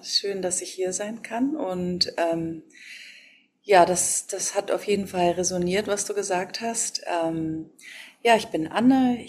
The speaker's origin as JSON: {"language": "German", "region": "East Germany", "country": "Germany", "tie": "born or raised there", "said": "Ich bin in der DDR aufgewachsen."}